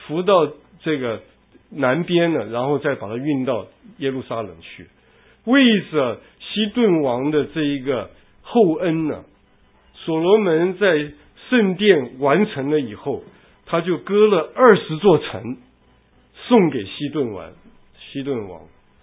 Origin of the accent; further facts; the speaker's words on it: Taiwan; moved away as an adult; now in United States; 我是从小在台湾生长，后来到美国来读书